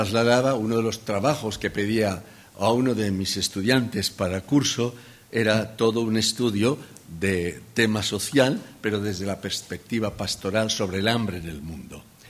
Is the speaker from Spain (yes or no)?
yes; Valencian Community, Spain; yo le dije que no soy catalán, que soy valenciano